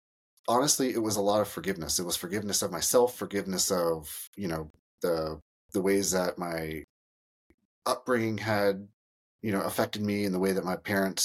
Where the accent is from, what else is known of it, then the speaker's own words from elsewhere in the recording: Tampa, Florida, United States; No, I grew up in Tampa, Florida. So, okay. I grew up with hot